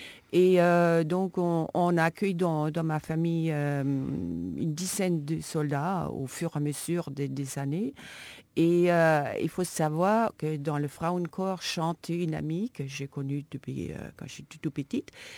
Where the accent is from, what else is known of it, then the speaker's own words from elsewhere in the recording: Landau, Rhineland-Palatinate, Germany; Je suis née à Landau et j'ai vécu toute mon enfance à Landau.